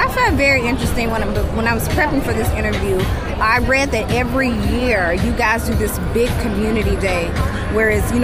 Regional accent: Athens, Georgia, United States; So I'm a small town girl, born and raised in Athens, Georgia.

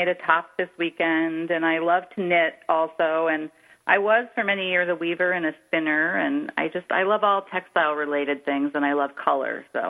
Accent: California, United States; I'm a Californian who married an Iowan, and we moved to Iowa.

